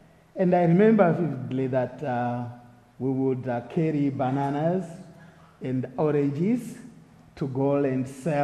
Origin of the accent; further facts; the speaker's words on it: Harare, Zimbabwe; I'm from Harare, Zimbabwe.